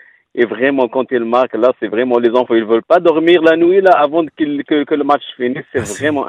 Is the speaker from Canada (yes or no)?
yes; Quebec, Canada; Mais je n'ai jamais senti comme quoi je suis québécois à 100% que cette fois-ci